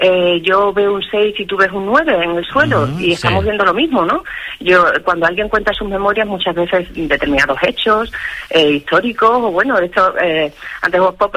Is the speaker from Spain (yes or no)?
yes; Badajoz, Extremadura, Spain; pero de Badajoz.